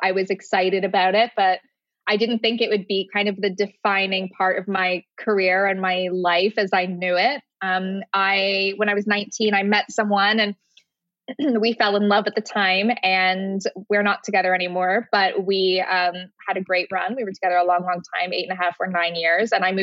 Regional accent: Canada; moved away as an adult; also born or lived in London, United Kingdom; I've spent all of my 20s in London. So I'm like, it's a bit of a weird limbo for me, because it's like, I am Canadian. I identify with like that upbringing and all my family and friends are there.

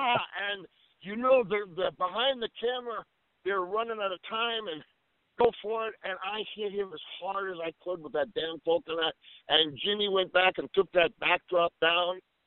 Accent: Saskatoon, Saskatchewan, Canada; born there; I was born in Saskatoon. They don't have no coconuts there.

